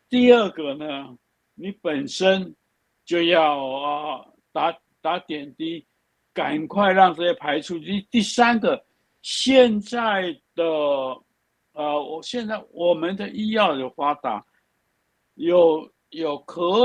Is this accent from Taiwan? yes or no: no; China